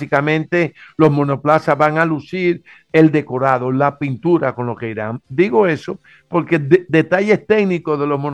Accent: Dominican Republic; como dominicano, tenemos que sentirnos bastante bien

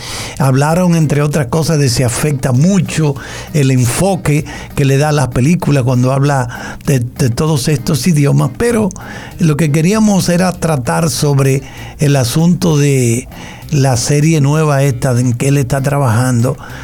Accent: Germany; Aunque crecimos en Alemania, donde pasaba los fines de semana con mis primos franceses

